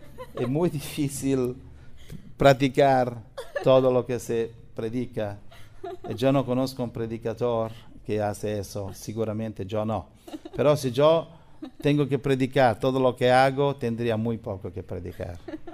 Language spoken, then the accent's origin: Spanish; Italy; yo soy italiano